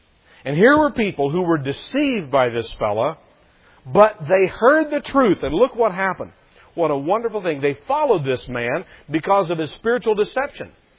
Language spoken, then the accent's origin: English; Kentucky, United States; I come from Kentucky. And up there, there's a lot of truth to that.